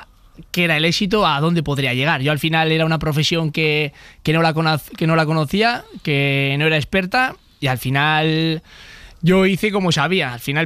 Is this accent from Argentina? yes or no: no; Spain; first language Basque; Spanish is a second language; me encantaba ver el fútbol en euskera, ¿no? En mi idioma materno, ¿no?